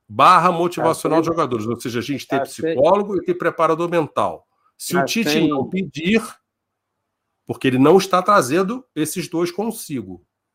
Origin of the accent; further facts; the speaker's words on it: Brazil; Eu sou brasileiro e não sou inferior a ninguém.